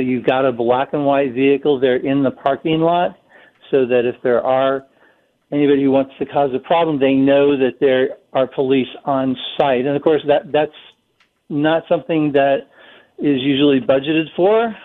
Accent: Colorado, United States; And then in Boulder, Colorado, my home state, there was a literal fire attack

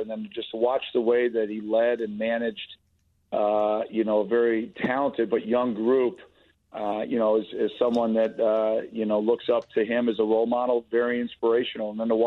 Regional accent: Chicago, Illinois, United States; And as a Chicagoan, it's just spectacular to see the Cubs have success.

